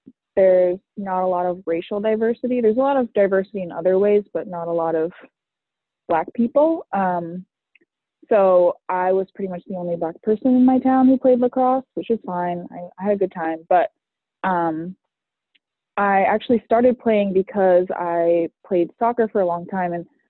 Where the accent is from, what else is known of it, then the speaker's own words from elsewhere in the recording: Northampton, Massachusetts, United States; I'm originally from Northampton, Massachusetts, which is like the western side, not the side of Boston. Super rural, very liberal.